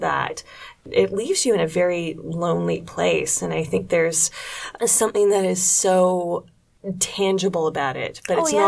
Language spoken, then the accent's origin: English; Montreal, Quebec, Canada; also born or lived in Toronto; I was born and raised in Toronto. And then when I was about 5 or 6, we moved to Montreal. So that was the very early 90s.